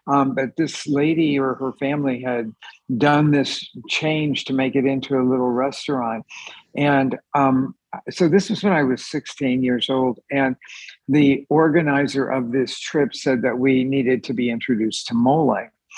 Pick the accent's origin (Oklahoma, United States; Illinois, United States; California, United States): Oklahoma, United States; Oklahoma City; I grew up in Oklahoma City in a barbecue restaurant, which has its own incredible smells